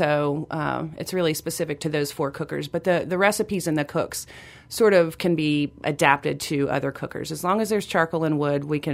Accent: Louisiana, United States; I mean, I grew up in Louisiana. I'm no stranger to the barbecue tradition.

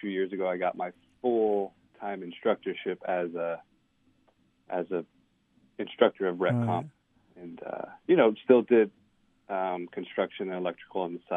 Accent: Window Rock, Arizona, United States; also born or lived in Flagstaff; I did. I grew up in Window Rock and Flagstaff.

